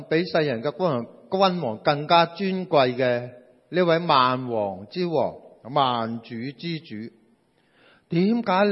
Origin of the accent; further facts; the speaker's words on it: Hong Kong; 即系用我哋香港人嘅说，香港人嘅说话